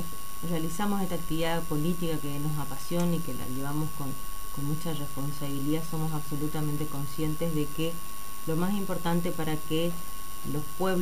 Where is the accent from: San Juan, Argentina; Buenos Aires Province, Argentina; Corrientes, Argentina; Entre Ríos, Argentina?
Corrientes, Argentina; Esquina; Yo soy de Esquina.